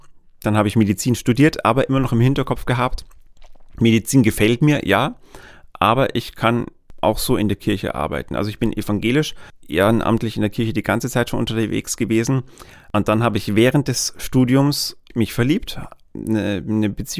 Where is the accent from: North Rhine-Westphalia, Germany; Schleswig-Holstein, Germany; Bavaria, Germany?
Bavaria, Germany; Weiden; Ich bin direkter Weidener, das heißt, ich bin in Weiden geboren worden, im Klinikum in Weiden, lustigerweise als Frühchen und als Zwilling